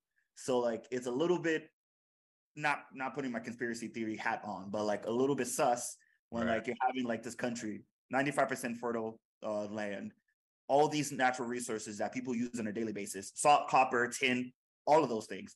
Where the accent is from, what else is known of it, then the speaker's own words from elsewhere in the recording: United States; So I grew up in the United States. So like, I don't have that outsider perspective.